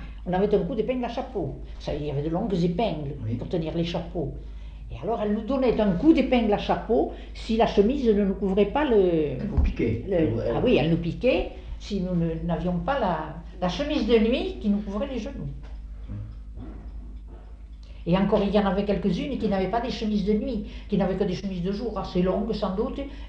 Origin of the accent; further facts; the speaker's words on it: Cahuzac, Occitanie, France; Écoutez, moi j'ai été élevée à Cahuzac